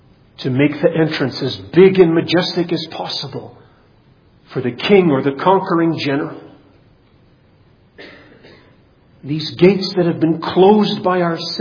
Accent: Grand Rapids, Michigan, United States; I remember growing up in Grand Rapids, they always had a fantastic performance of this.

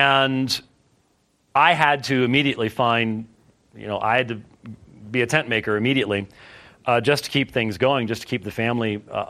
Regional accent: Scotland, United Kingdom; now in United States; as a Scotsman

